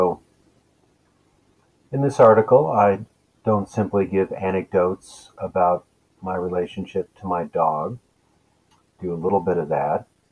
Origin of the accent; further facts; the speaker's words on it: Anchorage, Alaska, United States; She was a husky German Shepherd mix that we had when I was growing up in Anchorage, Alaska.